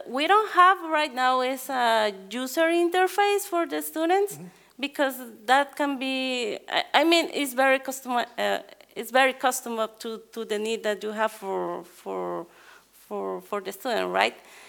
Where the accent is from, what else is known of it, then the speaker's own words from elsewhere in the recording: Guatemala; English is a second language; I am from Guatemala